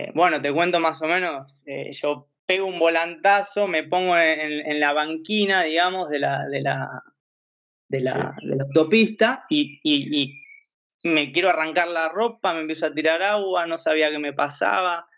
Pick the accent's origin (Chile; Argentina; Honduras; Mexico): Argentina; also born or lived in Canary Islands, Spain; now in Spain; nací acá y me fui a vivir a Argentina de muy pequeño y volví aquí a vivir. Pero bueno, sí, soy más argentino